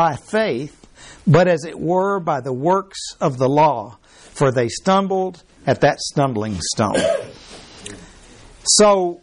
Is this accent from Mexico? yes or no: yes; Mexico; I was raised in Mexico in a Catholic school. And all my buddies were Catholic.